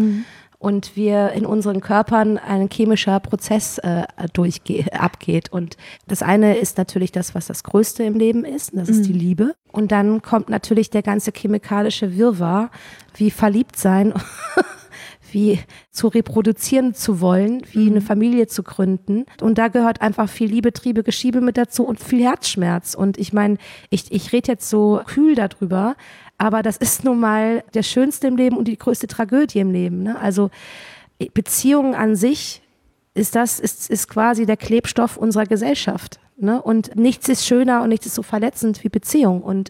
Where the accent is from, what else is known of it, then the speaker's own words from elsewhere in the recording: Cologne, North Rhine-Westphalia, Germany; ich komme ja aus Köln